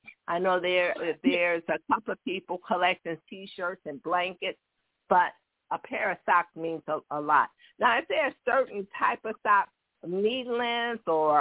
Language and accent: English; the South, United States; I grew up in the South, and we didn't wear shoes or socks growing up. And I am now 56 years old.